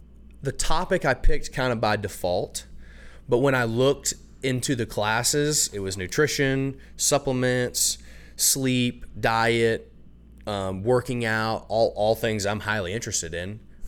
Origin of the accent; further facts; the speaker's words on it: Abilene, Texas, United States; born there; also born or lived in Brock; And I was born in Abilene.